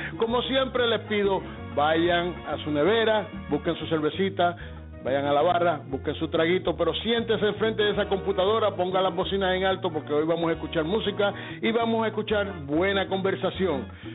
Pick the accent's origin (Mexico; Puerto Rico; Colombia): Puerto Rico; Mayagüez; Yo soy mayagüezano